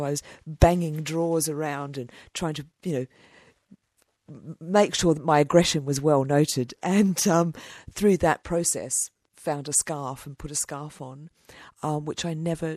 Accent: Australia; It's etiquette, you know, that I had to learn, you know, by being an Aussie in London

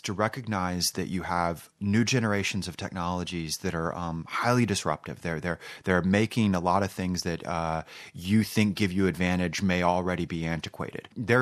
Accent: United States; now in Australia; I'm an American down in Australia right now.

